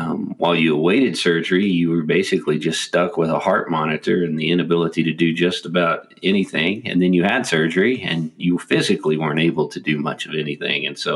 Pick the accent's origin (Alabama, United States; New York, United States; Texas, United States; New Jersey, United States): Texas, United States; Amarillo; I was frustrated because I'm from Amarillo, still have family there